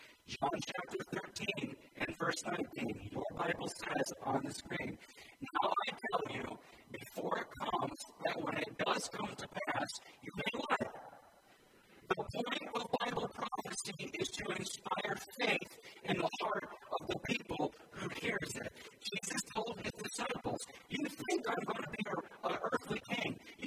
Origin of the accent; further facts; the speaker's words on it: Cleveland, Ohio, United States; I'm from Cleveland, Ohio, and I was serving up in Middleburg Heights, which is right next to Cleveland